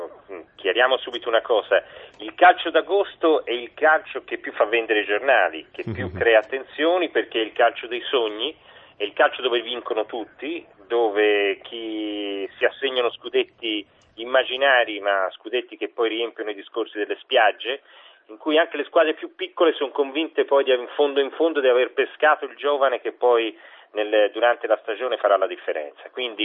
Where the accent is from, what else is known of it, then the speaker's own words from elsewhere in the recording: Florence, Tuscany, Italy; io che sono di Firenze ti posso raccontare